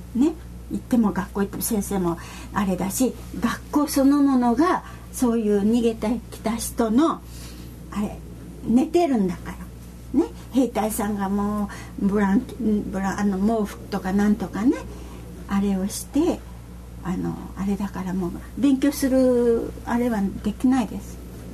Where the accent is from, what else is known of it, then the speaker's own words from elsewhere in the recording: Hiroshima, Japan; もう私の生まれ育った町はもうそういう人たちがあの直接被爆してなくてもそういう家族とか親戚が家があの広島が焼けてるからね